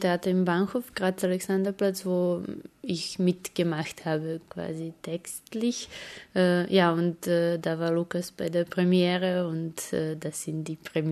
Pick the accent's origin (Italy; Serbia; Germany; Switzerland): Serbia; Belgrade; das Radio war auch eigentlich sehr wichtig für mich in den 90ern in Belgrad, wo ich aufgewachsen bin